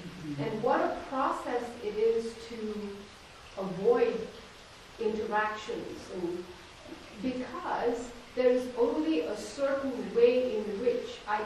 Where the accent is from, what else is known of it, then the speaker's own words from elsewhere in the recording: India; I grew up in India